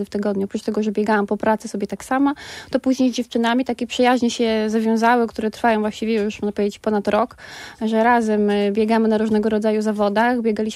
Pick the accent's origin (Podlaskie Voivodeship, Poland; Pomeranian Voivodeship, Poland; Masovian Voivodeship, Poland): Pomeranian Voivodeship, Poland; Gdynia; ja jestem osobiście z Gdyni